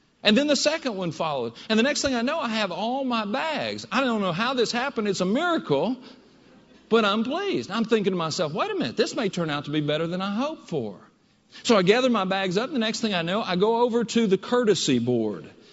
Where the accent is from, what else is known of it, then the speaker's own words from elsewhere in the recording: Princeton, Kentucky, United States; Now, I grew up in Princeton, Kentucky. I think I learned a certain amount of courtesy and you know, good manners.